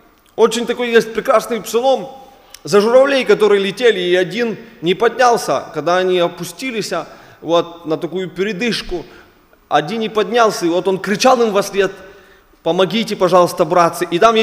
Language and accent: Russian; Luhansk Oblast, Ukraine; now in Volyn, Ukraine; Я родом из Луганской области. Дал Господь посетить вас, жена Оля, двое деток имеем. Живем сейчас на Волыне. Вот так, коротко. Недалеко от Нововолынска.